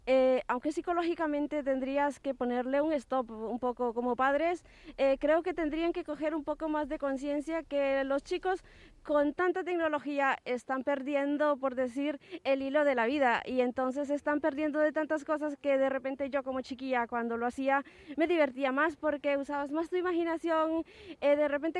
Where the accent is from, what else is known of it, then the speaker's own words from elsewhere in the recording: Honduras; Bueno, yo soy originaria de Honduras.